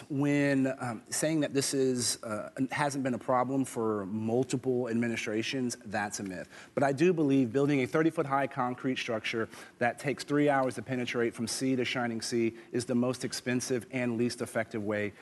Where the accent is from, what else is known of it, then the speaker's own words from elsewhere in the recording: San Antonio, Texas, United States; But I'm from San Antonio. That's the biggest city.